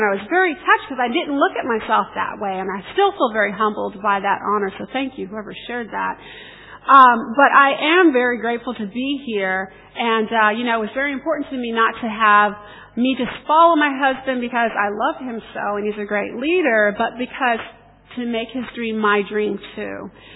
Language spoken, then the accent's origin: English; United States; Certainly being an American, a Yank. Yeah, there we go, my other fellow American out there.